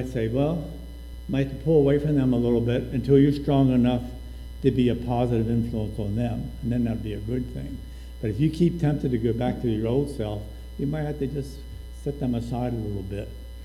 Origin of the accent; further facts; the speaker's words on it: Westminster, Maryland, United States; I grew up in Church of the Brethren down in Westminster, Maryland. Meadow Branch Church of the Brethren, right outside of Westminster.